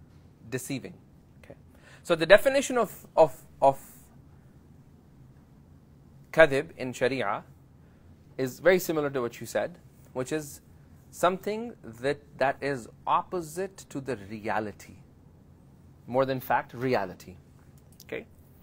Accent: Canada; I would just enter. I'm like Canadian. I'm like, yalla, let's go.

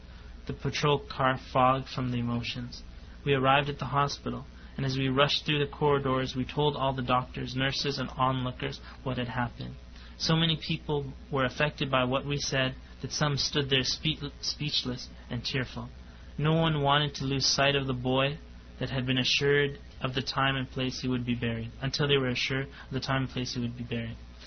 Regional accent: Winnipeg, Manitoba, Canada; We get floods up there. I'm from Winnipeg, actually, Manitoba. It's above North Dakota.

